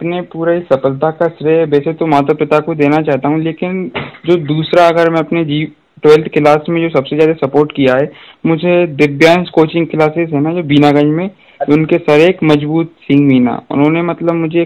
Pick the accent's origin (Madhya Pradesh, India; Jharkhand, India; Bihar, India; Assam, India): Madhya Pradesh, India; Barsad; और मेरा गांव बरसद है, और जो कि मेरा जो 12th की जो स्टडी हुई थी वो बीनागंज रेकर हुई थी, बट मेरा जो स्कूल था वो बरसद का ही था